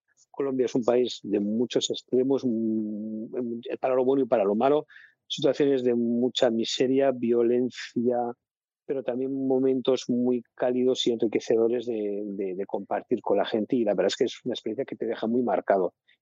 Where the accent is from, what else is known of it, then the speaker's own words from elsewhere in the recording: Vitoria, Basque Country, Spain; Pues yo soy originario de Vitoria, soy natural de Vitoria